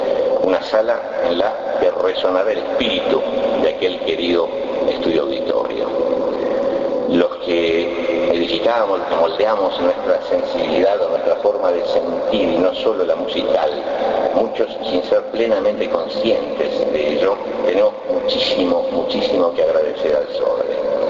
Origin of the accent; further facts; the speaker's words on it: Uruguay; a repensarnos, a mirarnos como uruguayos y a preguntarnos sincera y profundamente si nos animaremos